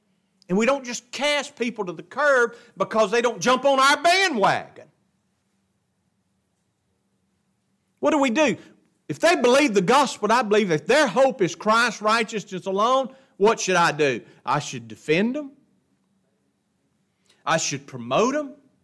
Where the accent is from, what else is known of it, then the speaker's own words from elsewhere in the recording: the South, United States; We're from the South. And from the South, it's like it was ingrained into us from our childhood.